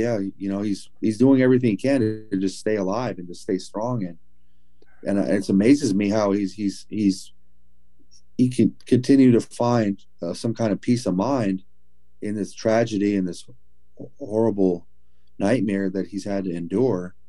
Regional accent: Oakland, California, United States; that would be such a thing growing up in Oakland, is that we turn to get our information.

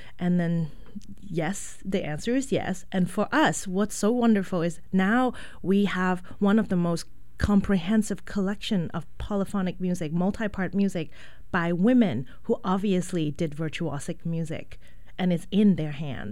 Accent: England, United Kingdom; now in United States; I was told before I came here from England that America is, you know, wealthy

